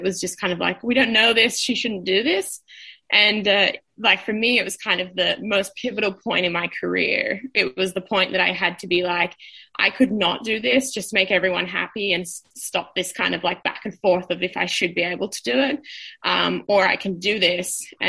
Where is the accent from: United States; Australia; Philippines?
Australia; Melbourne, Victoria; as an Australian and especially as a Melbourne person, you know, people are just like, you don't do that.